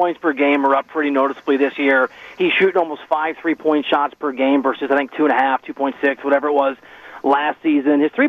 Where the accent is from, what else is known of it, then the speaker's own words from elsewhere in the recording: Dubuque, Iowa, United States; I'm from Dubuque, Iowa, so like I was a Bulls fan growing up.